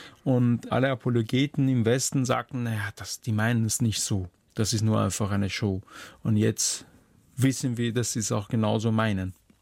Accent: Austria; das ist der Vorteil in Deutschland, dass ich immer als Österreicher wahrgenommen werde

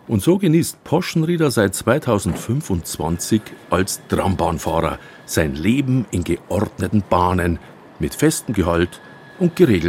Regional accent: Altötting, Bavaria, Germany; now in Munich, Germany; Wo ich aufgewachsen bin, gab es nämlich keine Tram.

